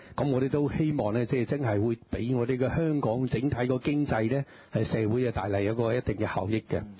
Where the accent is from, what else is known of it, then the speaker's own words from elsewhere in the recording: Fuzhou, Fujian, China; 即係特別我啦嚇，我係福州人嚟嘅。如果要翻去福州嘅時候咧，就方便咗好多啦